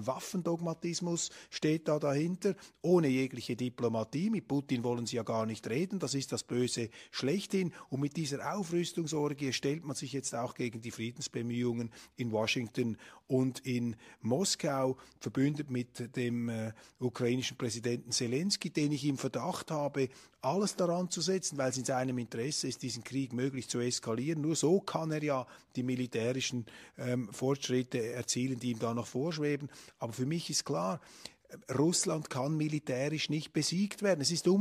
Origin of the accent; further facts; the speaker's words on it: Switzerland; als geschichtsinteressierter Mensch, als Bürger Europas, als Schweizer